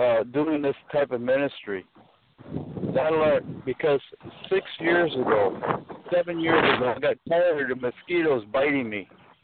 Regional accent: United States; Of course, I'm an American, and there was some other people that were with us.

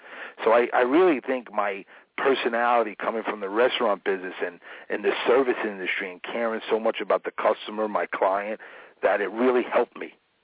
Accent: Queens, New York, United States; I had the one restaurant in Bayside. I grew up in Flushing, Queens.

